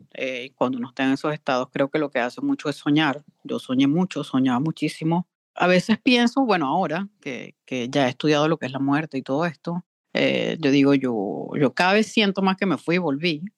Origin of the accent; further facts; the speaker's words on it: Barquisimeto, Lara, Venezuela; also born or lived in Caracas; Yo vivía en Caracas, yo soy de Barquisimeto. Viví en Caracas en esa oportunidad con unas amigas y me fui a estudiar para allá.